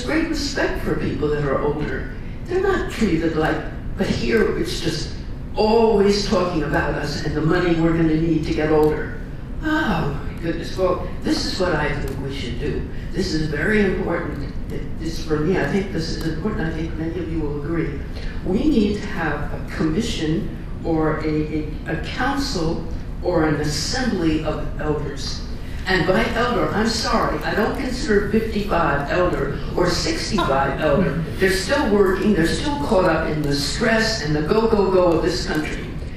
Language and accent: English; New York, United States; also born or lived in Texas; I was born in Texas. We went East. I was raised in New York.